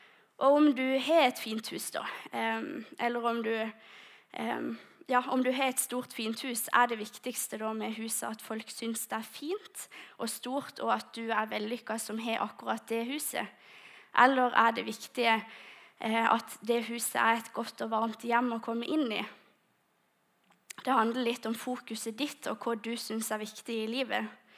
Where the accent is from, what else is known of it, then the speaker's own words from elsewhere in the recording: Lista, Agder, Norway; jeg kommer jo fra Lista, og jeg er veldig glad for det.